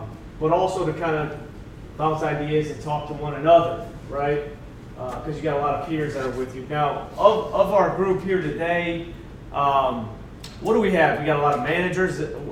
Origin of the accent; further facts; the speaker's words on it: Saginaw, Michigan, United States; I'm from Saginaw, Michigan. I'm 30 for a couple more days here.